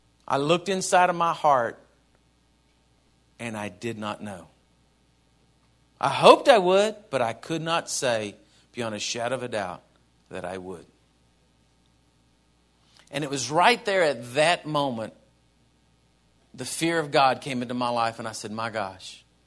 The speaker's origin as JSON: {"language": "English", "region": "Texas", "country": "United States", "said": "I'm from Texas. You got to understand, church, I grew up watching … on Sunday morning"}